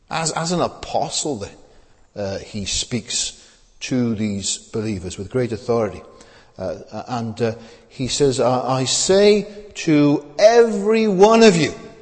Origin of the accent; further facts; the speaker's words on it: Cwmbran, Wales, United Kingdom; When I was growing up in Cwmbran, we lived next door to an older man and his wife.